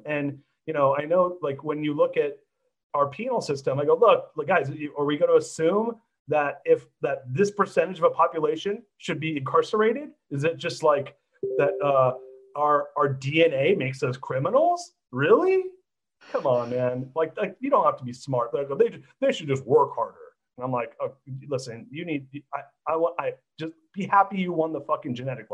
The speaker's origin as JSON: {"language": "English", "region": "California", "country": "United States", "tie": "born or raised there", "lives_now": "San Francisco, United States", "said": "And I grew up in Orange County."}